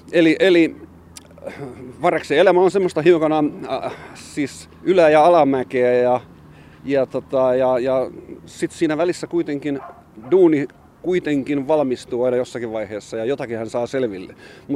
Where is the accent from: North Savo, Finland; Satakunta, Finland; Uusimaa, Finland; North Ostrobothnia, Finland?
Satakunta, Finland; Siikainen; accent: Northern Satakunta dialect; Että meillä Siikaisessa, niin meillä ei ole ikinä lentänyt semmoista lintua taivaalla, joka olisi Varis. Ei ikinä, että kyllä se on ollut Vares aina.